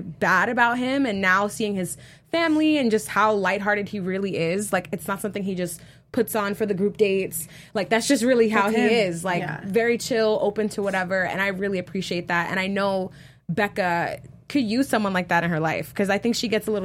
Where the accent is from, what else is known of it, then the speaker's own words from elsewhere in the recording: Minnesota, United States; accent: Minnesota; It's my Minnesota accent.